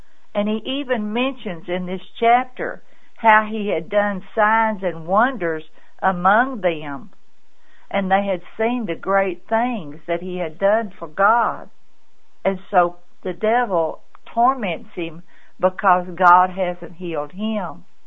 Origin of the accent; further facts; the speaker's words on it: Texas, United States; Now, I was raised in West Texas where they have mesquite bushes.